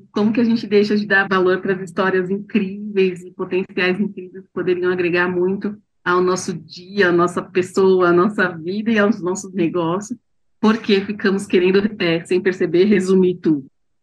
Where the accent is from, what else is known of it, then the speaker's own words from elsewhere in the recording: São Paulo, Brazil; Sou paulista, sou paulistana, moro aqui na capital.